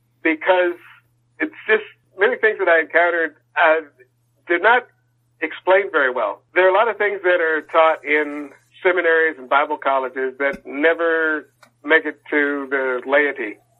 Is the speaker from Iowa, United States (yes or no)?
no; Austin, Texas, United States; also born or lived in California; I'm one of the few natives here. I was born in Austin, and I've lived here most of my life, except for about 7 years when I was in California. Moved there when I was like 11, and came back when I was 16